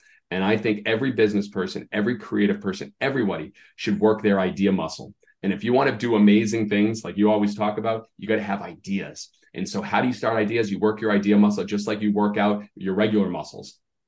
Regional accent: Massachusetts, United States; as a kid, I grew up in Massachusetts. I think you knew this.

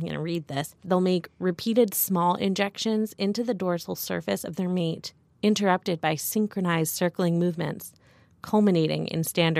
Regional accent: New York, United States; but as a New Yorker, I have to say

